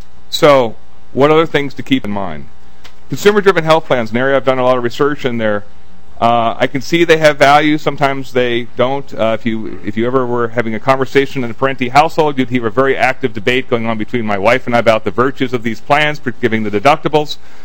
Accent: East Coast, United States; I grew up in the East Coast.

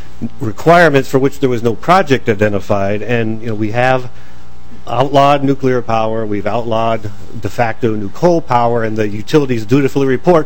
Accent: Edina, Minnesota, United States; I'm from Edina, Minnesota, and I'm unemployed.

